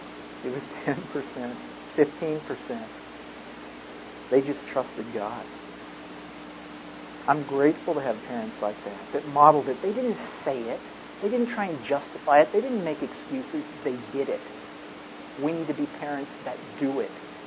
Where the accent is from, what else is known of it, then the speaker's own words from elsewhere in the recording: United States; I grew up in the United States.